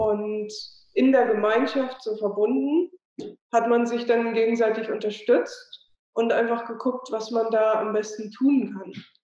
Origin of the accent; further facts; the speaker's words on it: Hamburg, Germany; So war vorher schon in Deutschland, ich komme aus Hamburg, und auch in Europa mal unterwegs